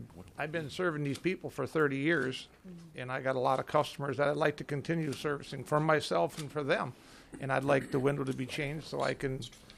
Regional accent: Graceville, Minnesota, United States; from Graceville, Minnesota, and I've been doing plumbing for about 30 years.

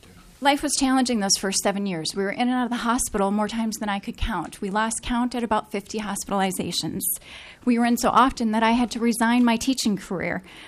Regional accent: St. Cloud, Minnesota, United States; from St. Cloud, Minnesota.

